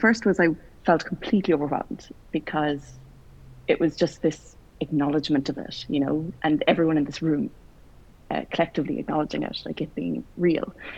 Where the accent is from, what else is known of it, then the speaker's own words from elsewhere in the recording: Cork, Munster, Ireland; Yeah, I am from Ireland, a city called Cork, right down in the south of Ireland.